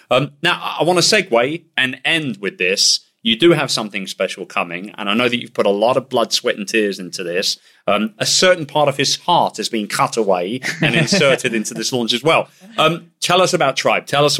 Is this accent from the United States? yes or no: no; Wimbledon, London, United Kingdom; And we got close to things like there was Womble, because I'm from Wimbledon.